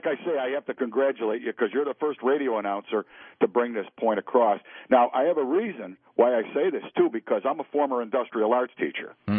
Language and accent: English; New York, United States; First of all, I'm originally from New York, but I'm a snowbird, and I come down here